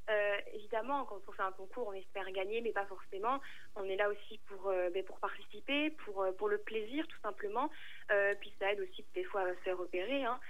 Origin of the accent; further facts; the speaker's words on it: Bordeaux, Nouvelle-Aquitaine, France; Et je suis lycéenne en seconde et je viens de Bordeaux.